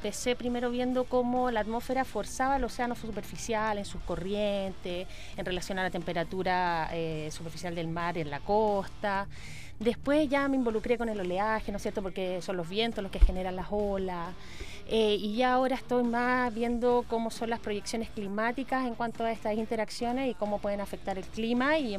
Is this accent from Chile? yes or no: yes; Santiago, Santiago Metropolitan Region, Chile; como santiaguina no conocía la carrera de oceanografía